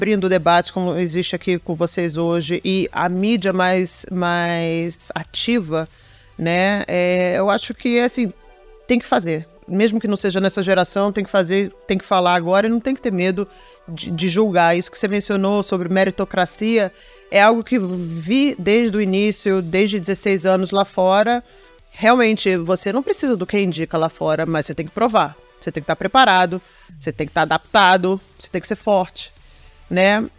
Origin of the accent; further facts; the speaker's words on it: Brazil; Eu sou brasileira, mas não. Eu me acostumei a ter o mínimo de segurança, o mínimo de governo. E aqui não é assim.